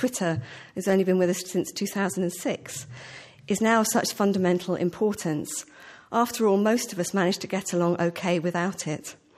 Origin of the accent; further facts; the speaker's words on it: United Kingdom; in 25 years of crisscrossing the globe as a British diplomat.